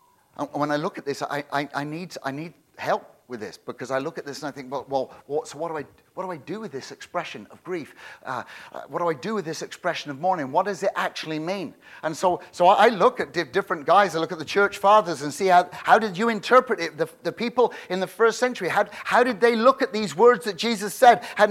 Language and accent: English; England, United Kingdom; Yes, I'm English.